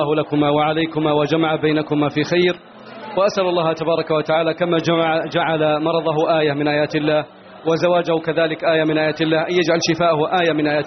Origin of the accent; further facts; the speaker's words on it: Saudi Arabia; أنا أفتخر بها كمسلمة، وأفتخر بها كعربية، وأفتخر بها كخليجية، وأفتخر بها كسعودية، وأفتخر بها أيضا كغامدية بصفة غامدي